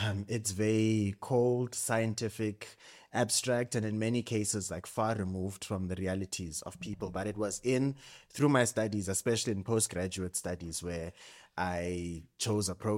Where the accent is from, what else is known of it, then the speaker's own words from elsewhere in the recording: Eastern Cape, South Africa; first language Xhosa; English is a second language; now in Johannesburg, South Africa; So all my studies I did at Wits University, but I was born in the Eastern Cape, born and raised in the Eastern Cape, moved to Joburg.